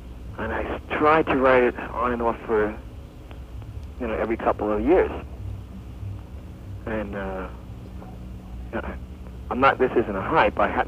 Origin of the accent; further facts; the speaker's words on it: Hicksville, New York, United States; Well, I come from a town called Hicksville, and the people in New York City used to laugh.